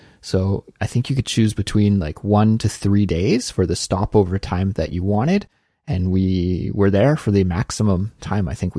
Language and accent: English; Canada; I was in my element as a Canadian.